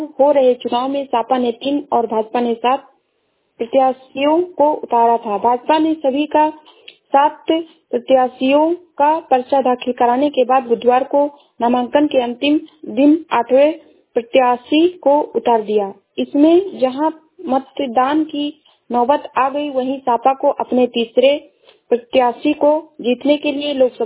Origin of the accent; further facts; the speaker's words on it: Uttar Pradesh, India; मैं जिला सरावस्ती से हूँ।